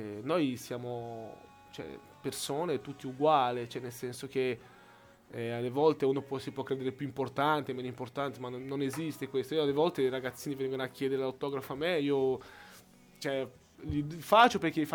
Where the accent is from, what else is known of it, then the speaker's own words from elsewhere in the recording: Brasília, Federal District, Brazil; also born or lived in Rio de Janeiro; Io sono nato a Rio, sì, però poi dopo mi sono trasferito a Brasilia, dove ho vissuto tutta la mia infanzia, adolescenza, dove ho conosciuto mia moglie, dove ho casa adesso, ho le mie attività tutte a Brasilia